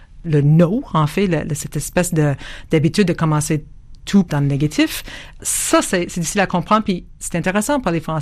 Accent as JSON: {"language": "French", "region": "Quebec", "country": "Canada", "accent": "Québécois", "moved": "yes", "lives_now": "France", "said": "L'accent québécois, quand on est arrivé en France en 99-2000, les gens riaient de notre accent québécois."}